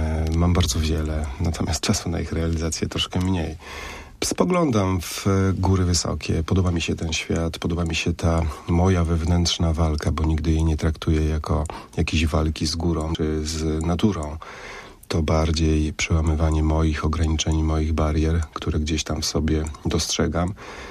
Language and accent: Polish; Silesian Voivodeship, Poland; Ja jestem góralem beskidzkim, urodzonym pod Pilskiem, piękną górą, którą nazywam Fuji Beskidów